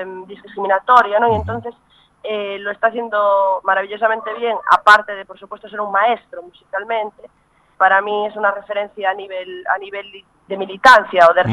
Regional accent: Galicia, Spain; yo me crié en el campo, me eduqué en la música tradicional de mi país, de Galicia, me eduqué en los instrumentos tradicionales y en la danza tradicional de mi pueblo

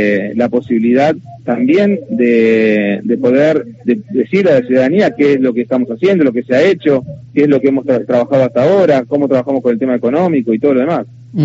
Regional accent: Buenos Aires, Argentina; eso nos preocupa como porteños.

